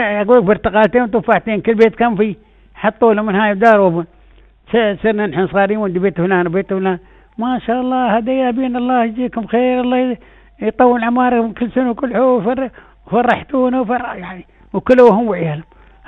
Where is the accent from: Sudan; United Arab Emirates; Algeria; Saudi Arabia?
United Arab Emirates; احنا خصوصا احنا دولة الامارات